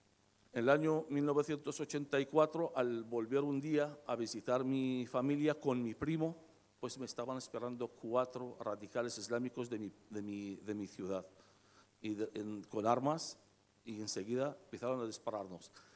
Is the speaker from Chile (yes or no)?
no; Basra, Basra Governorate, Iraq; moved away; Y yo tuve que abandonar mi ciudad, Basora. Me fui al norte de Irak, en mi pueblo, Al-Kos, que es el pueblo del profeta Nahom.